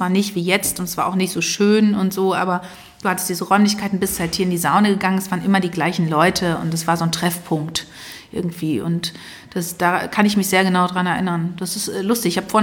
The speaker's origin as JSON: {"language": "German", "region": "Berlin", "country": "Germany", "tie": "born or raised there", "said": "wir sind ja beide in Ostberlin aufgewachsen."}